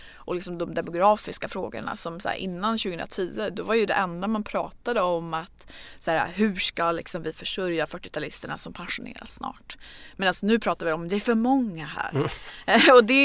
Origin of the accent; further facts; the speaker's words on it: Örnsköldsvik, Västernorrland County, Sweden; jag är uppvuxen i Örnsköldsvik